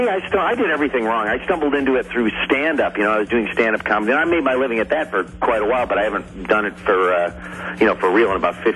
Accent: East Syracuse, New York, United States; now in Los Angeles, United States; I'm from East Syracuse, New York, and, you know, went to Bishop Grimes High School, a little Catholic high school in East Syracuse, and been out here in L.A. for quite some time.

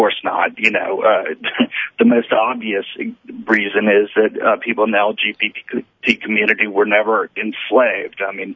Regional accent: Deep South, United States; Well, I grew up in the Deep South, and I think that, you know, when you grow up there and you see particularly the continuing economic disparities between blacks and whites

